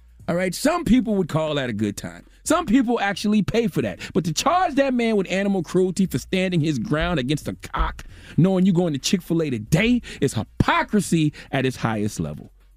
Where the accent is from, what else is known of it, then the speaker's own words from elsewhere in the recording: Moss Corner, South Carolina, United States; I grew up in Moss Corner, South Carolina.